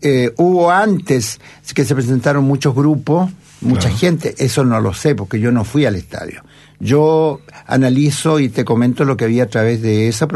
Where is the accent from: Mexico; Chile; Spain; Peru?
Chile; si yo pude ver lo que somos como chilenos, parte de nuestra identidad